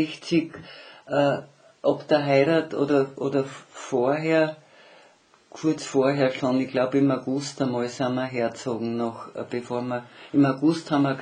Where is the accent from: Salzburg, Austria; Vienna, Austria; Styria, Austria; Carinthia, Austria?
Styria, Austria; Bad Radkersburg; also born or lived in Güssing; ich bin dort 1 Jahr alt geworden, dann haben wir in Rackersburg gelebt. Mein Vater war beim Zoll. Da haben wir in den Zollhäusern gewohnt. Und dort habe ich 2 Jahre Volksschule noch gemacht in Rackersburg und dann sind wir nach Graz verzogen.